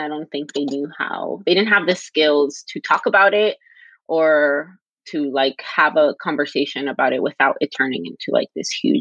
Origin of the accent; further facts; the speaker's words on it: Los Angeles, California, United States; But when I was younger, I grew up in the West LA, so the West Los Angeles region. And my parents were both immigrants at the time, undocumented.